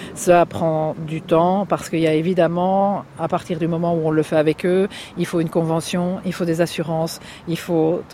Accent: Belgium; On s'est retrouvés là, nous en tant que Belges.

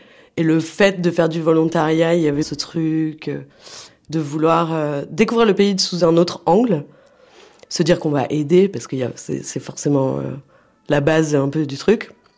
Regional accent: France; Moi, je parlais un petit peu anglais, mais c'est pas, je suis française, c'est pas ma langue natale.

